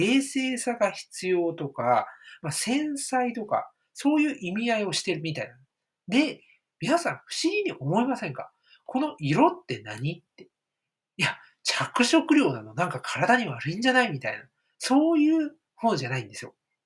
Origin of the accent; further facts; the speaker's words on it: Aichi, Japan; 実は私は愛知出身でして、別に名古屋じゃないんですけど、ウイローは結構小さい頃から身近にあったんですよね。